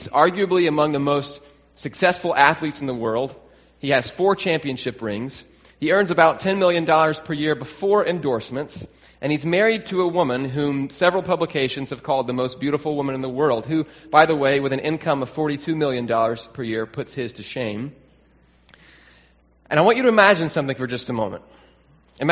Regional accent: New York, United States; Now, as a New Yorker, we like to point out that we kept him from winning a few more along the way

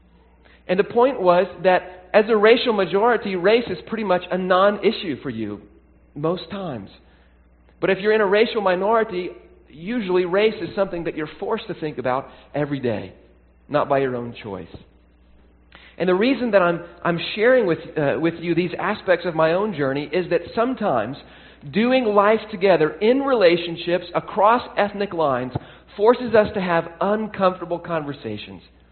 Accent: Tennessee, United States; also born or lived in Baltimore; I grew up in Tennessee in the 1980s and the 1990s. I grew up in churches that were pretty much all white.

